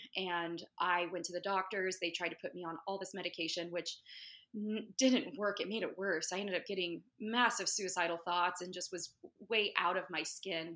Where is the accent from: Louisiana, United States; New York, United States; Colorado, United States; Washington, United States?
Washington, United States; also born or lived in California; I was from California and then my parents moved to Washington State. And so it's pretty much where I was raised. And when we moved to Washington, I was about 12 years old